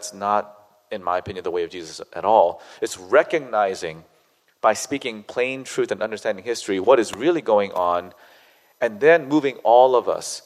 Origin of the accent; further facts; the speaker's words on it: South Korea; English is a second language; In my home country of Korea, there is an epidemic of Korean people getting eyelid surgery